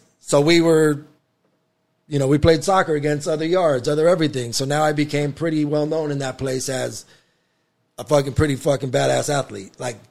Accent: Palm Springs, California, United States; Yes, I'm Hispanic. I'm Mexican. So they asked, where are you from? My exact words were, what do you mean? I said, I'm from Palm Springs.

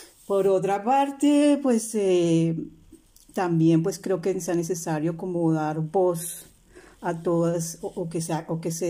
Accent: La Guajira, Colombia; moved away as an adult; now in Italy; Yo, a ver, soy sí, colombiana de origen guajiro. Vivo en Italia hace 30 años. Terminé en Colombia mi carrera en ciencias políticas y administrativas

